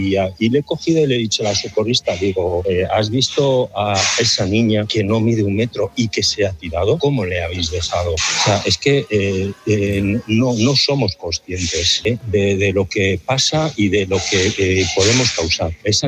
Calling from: Logroño, La Rioja, Spain; Yo soy de Logroño. He llamado yo unas cuantas veces

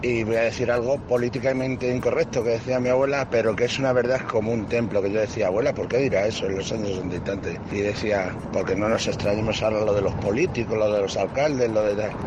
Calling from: Madrid, Community of Madrid, Spain; de Madrid. Bueno, yo ya tengo 60 años

